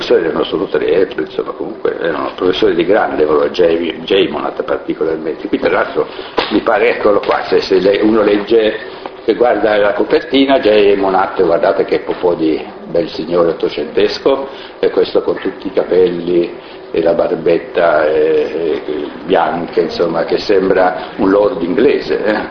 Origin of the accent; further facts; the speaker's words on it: Tuscany, Italy; invece io come toscano vi posso dare un po' di aria